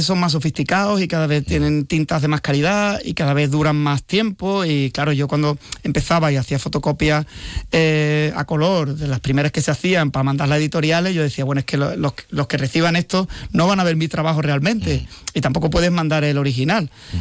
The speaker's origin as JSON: {"language": "Spanish", "country": "Spain", "said": "en 60 años de historia soy el primer español que lo dibuja"}